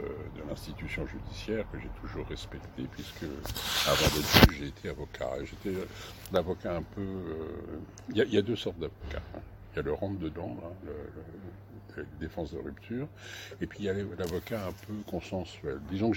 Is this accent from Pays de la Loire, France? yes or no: no; Sarcelles, Île-de-France, France; also born or lived in Garges-lès-Gonesse; Je suis né en 48, juste après la jeune enfant du baby-boom, après la guerre. Je suis né à Garges-Ligonnès. Ensuite, j'ai passé toute mon enfance et mon adolescence à Sarcelles, à l'époque où il y avait encore des champs, puisque j'ai habité le premier bâtiment, le bâtiment 1.